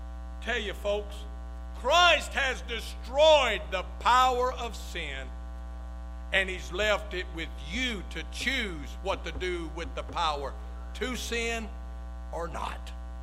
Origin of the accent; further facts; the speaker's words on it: Mobile, Alabama, United States; For those of you who didn't know, I was raised in Mobile, Alabama.